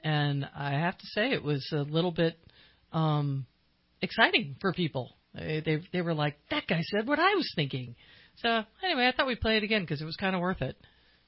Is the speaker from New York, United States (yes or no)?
no; Colusa, California, United States; Oh, well, I've been in the cold before. I grew up in Colusa.